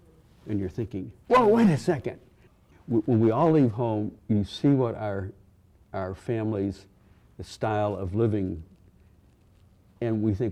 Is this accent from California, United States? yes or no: no; Rochester, New York, United States; I was brought up in Rochester, didn't put this together right away.